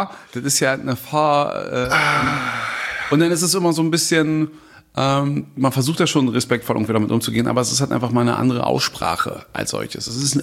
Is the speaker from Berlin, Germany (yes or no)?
yes; Berlin, Germany; Ich bin hier im Wedding groß geworden, also die ersten 10 Jahre halt das Märkische Viertel und dann so Alt-Reinickendorf an der Grenze zu.